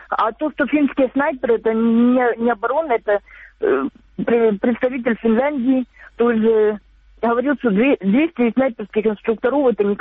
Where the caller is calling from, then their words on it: Sloviansk, Donetsk Oblast, Ukraine; Здравствуйте, Славянск.